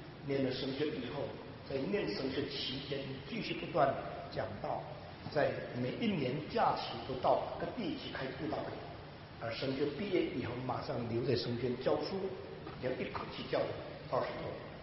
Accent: Indonesia; also born or lived in China; 我是生在中国，但是因为我母亲是生在印尼，结婚的时候我父亲把她带回中国，我父亲在我3岁的时候他离开世界，所以过了6年以后我母亲就把孩子们再带回印尼去。

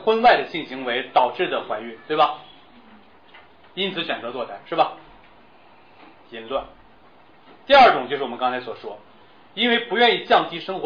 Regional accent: China; 我们中国人在这30年间所杀过的人已经远远超过了80年间埃及人所杀过的。

